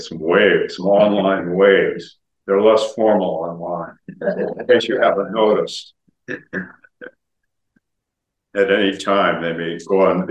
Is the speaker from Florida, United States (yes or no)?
no; Palo Alto, California, United States; I think I just told it to Jerry yesterday in Palo Alto, my hometown, and once a week.